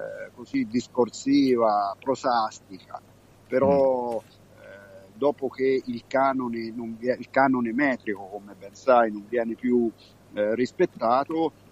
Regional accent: Montegabbione, Umbria, Italy; sono umbro, sono di Montegabbione, un paese di 1300 anime, con un tasso di anzianità che è fuori dalla media nazionale.

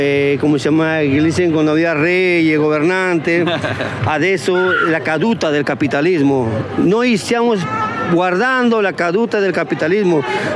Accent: Cajamarca, Peru; Italian is a second language; se vai a mio paese c'è bambini che hai plomo nel sangue, che se no che muore una città per una impresa americana ha sparito, tutti sono con cancro e nessuno parla di questo.

